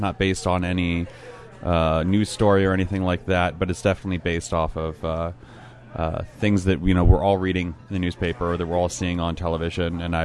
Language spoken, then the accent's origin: English; Detroit, Michigan, United States; write it, direct it in my hometown of Detroit.